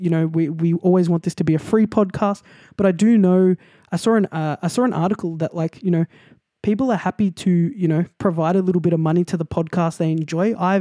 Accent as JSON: {"language": "English", "country": "Australia", "said": "You know, we are from Australia, you know, we're a smaller country"}